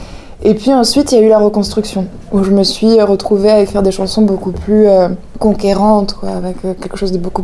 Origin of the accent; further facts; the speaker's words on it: Provence-Alpes-Côte d'Azur, France; now in Paris, France; C'est chez moi, à Paris, et puis chez mes parents, dans le sud de la France, qui est un endroit qui est très précieux pour moi. C'est mon berceau.